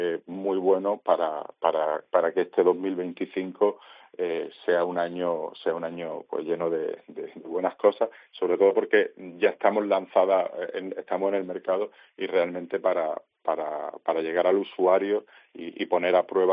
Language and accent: Spanish; Cádiz, Andalusia, Spain; now in Málaga, Spain; Yo, aunque llevo viviendo muchos años en Málaga, me crié en Cádiz y desde muy pequeño he estado con la tabla y en la playa